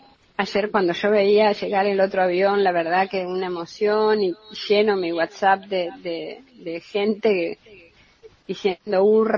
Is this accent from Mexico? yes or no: no; Argentina; levantemos también el espíritu como argentinos